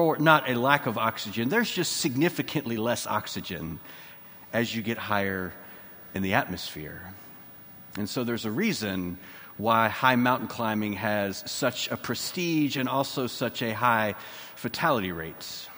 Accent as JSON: {"language": "English", "region": "Texas", "country": "United States", "tie": "born or raised there", "said": "Why did I hyperfixate that growing up in Texas, where a little bit of elevation is all that we had?"}